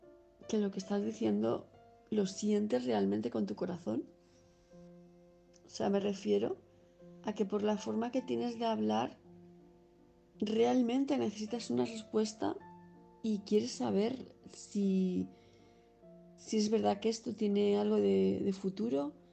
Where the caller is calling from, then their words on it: Palma de Mallorca, Balearic Islands, Spain; de Palma de Mallorca